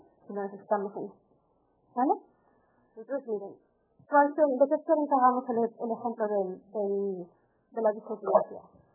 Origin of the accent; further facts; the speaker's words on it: Mexico; porque simplemente porque somos mexicanos